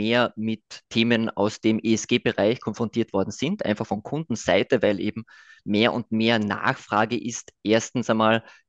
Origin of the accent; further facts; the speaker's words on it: Austria; Also wortwörtlich, wo komme ich her? Ich lebe und arbeite in Wien. Was man wahrscheinlich hört. Das heißt, ich